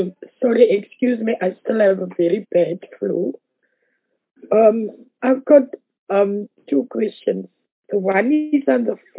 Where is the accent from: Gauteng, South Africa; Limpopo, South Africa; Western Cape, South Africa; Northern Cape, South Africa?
Western Cape, South Africa; I'm from the Western Cape. So I'm a bit concerned, and I want to know the extended mop-up process for the Western Cape.